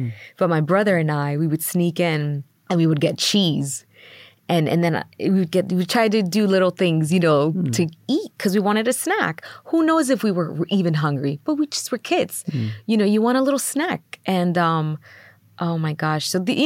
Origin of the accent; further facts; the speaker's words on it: Queens, New York, United States; So I grew up in Queens, New York, and we grew up in Middle Village. And this was a, you know, it's a, you know, working class area